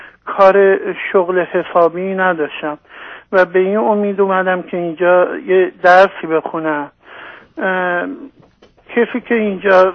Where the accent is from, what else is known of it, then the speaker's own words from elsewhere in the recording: Iran; moved away as an adult; من حقیقتش یه جوانی هستم، 31 ساله، چند ماهی از ایران اومدم